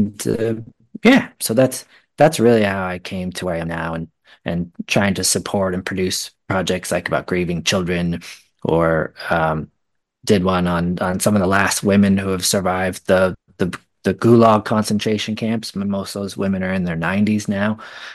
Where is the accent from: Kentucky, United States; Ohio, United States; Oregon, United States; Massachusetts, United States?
Oregon, United States; moved away as an adult; also born or lived in Los Angeles / Las Vegas / New York City; now in London, United Kingdom; I mean, I'm originally from the Northwest US. So I grew up in Oregon and kind of in smaller areas, so outside of giant metropolitan cities.